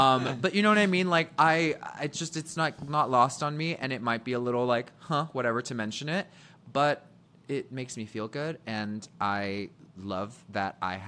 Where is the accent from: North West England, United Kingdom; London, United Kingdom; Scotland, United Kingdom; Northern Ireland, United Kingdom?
London, United Kingdom; I feel the London it calls me. It calls me back. My hometown, it calls me back.